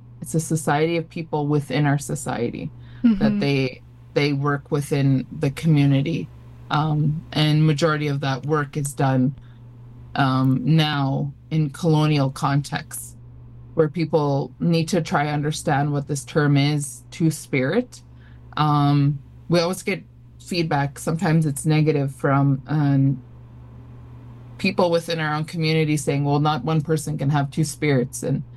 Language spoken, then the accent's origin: English; Saskatchewan, Canada; I'm a Dakota Cree. I'm from Treaty 4, and that's located in Saskatchewan. My home reserve is from Musketeering First Nation.